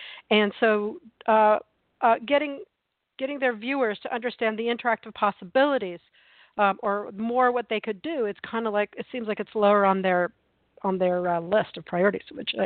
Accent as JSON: {"language": "English", "town": "Columbus", "region": "Ohio", "country": "United States", "tie": "born or raised there", "said": "with Cube in Columbus, Ohio, was my hometown."}